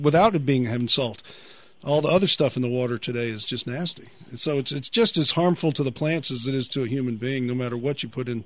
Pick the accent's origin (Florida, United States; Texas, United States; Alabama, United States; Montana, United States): Texas, United States; Fort Worth; since I grew up in Fort Worth, I used to smell it as it was cooking.